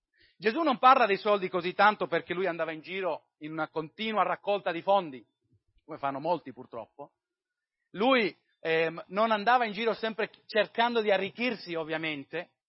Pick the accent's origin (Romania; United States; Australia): United States; È molto ironico, io vengo dall'America e sul biglietto americano cosa è scritto?